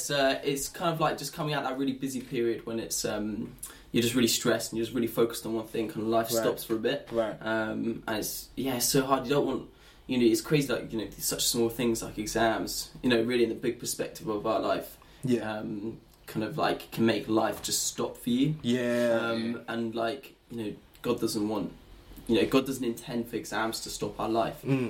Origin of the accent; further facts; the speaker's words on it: Chertsey, South East England, United Kingdom; born there; also born or lived in France / Surrey; I was born in Chertsey in South London, right on the edge. And then we moved to Guildford. We lived in France for a bit, and then we came back and lived in Woking. And then we went back to France again and came back. And so I've lived in Surrey for a bit.